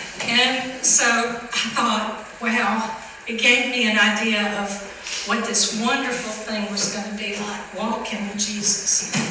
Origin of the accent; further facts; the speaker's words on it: Pickens, South Carolina, United States; I grew up in Pickens, and I was in a little country church called Calvary Baptist Church.